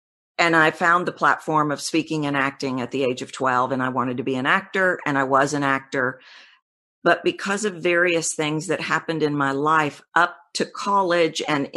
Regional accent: Texas, United States; accent: Texan; And I'm from Texas and I sound Texan.

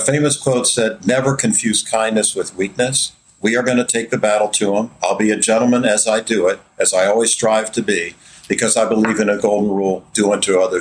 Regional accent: St. Petersburg, Florida, United States; I announced on Tuesday in my hometown of St. Petersburg.

